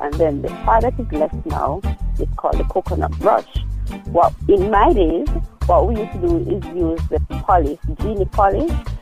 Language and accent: English; Quickstep, Jamaica; I'm from Quickstep.